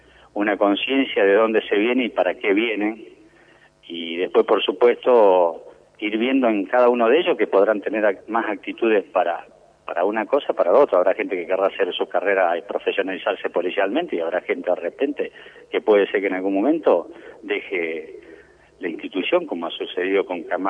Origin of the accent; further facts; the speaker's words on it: Argentina; Usted sabe que somos argentinos y de repente estas cuestiones a veces no son tenidas en cuenta